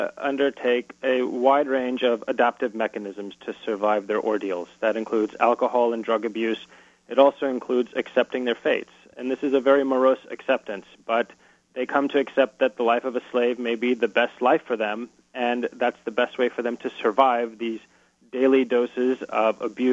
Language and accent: English; United States; I was a researcher from the United States trying to understand the nature of this exploitation.